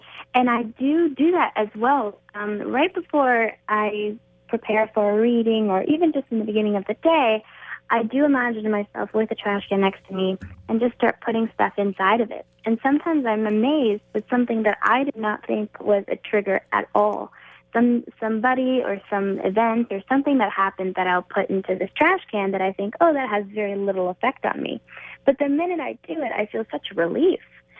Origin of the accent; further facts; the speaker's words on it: Texas, United States; I love it now, but it's so funny to be growing up, especially I grew up in Texas